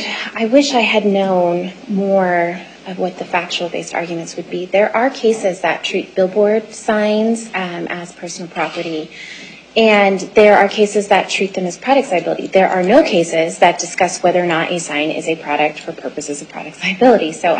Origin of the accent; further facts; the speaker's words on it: Reno, Nevada, United States; but we don't necessarily have those up north, my hometown, Reno.